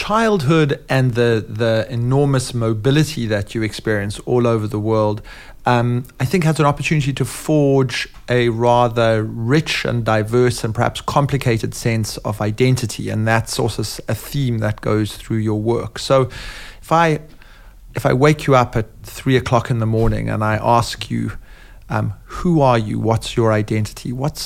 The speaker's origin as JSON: {"language": "English", "country": "South Africa", "said": "It's something, as a South African, that I'm familiar with, that lots of Africans are in fact raised by their grandmothers"}